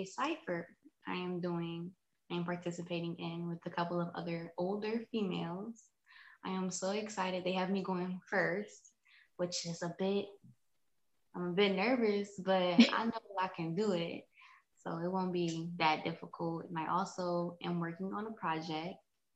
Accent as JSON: {"language": "English", "town": "Cincinnati", "region": "Ohio", "country": "United States", "said": "I am from Cincinnati, Ohio."}